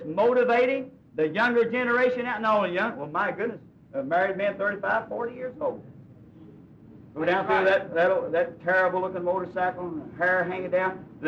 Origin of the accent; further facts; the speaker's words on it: the South, United States; I'm from the South.